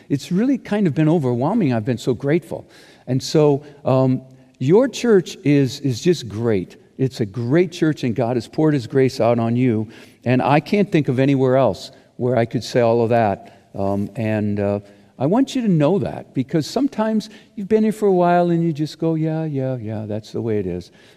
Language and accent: English; Minnesota, United States; Well, as Chris said, I grew up in Minnesota. I grew up in Minnesota, yeah.